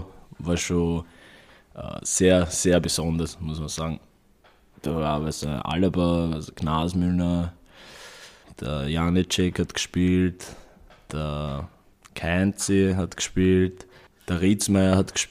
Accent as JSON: {"language": "German", "region": "Vienna", "country": "Austria", "tie": "born or raised there", "said": "Dadurch, dass ich aufgewachsen bin in Hütteldorf, besser gesagt auf"}